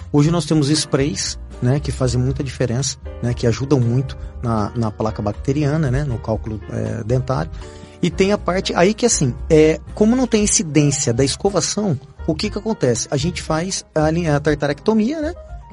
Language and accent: Portuguese; São Paulo, Brazil; Gosto de São Paulo, sou cria de lá, mas sou nordestina, minha família é nordestina